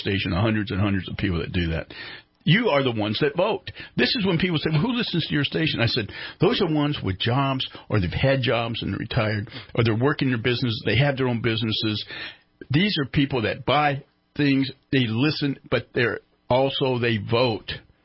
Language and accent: English; United States; And we, as an American nation, and in California, which is probably still part of America, gets a 25% voting rate.